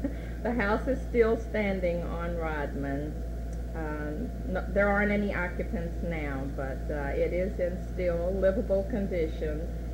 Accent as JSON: {"language": "English", "town": "Louisville", "region": "Kentucky", "country": "United States", "tie": "born there", "said": "I was born in Louisville, Kentucky, March 18, 1936. Small neighborhood adjacent to the racetrack, known as South Louisville."}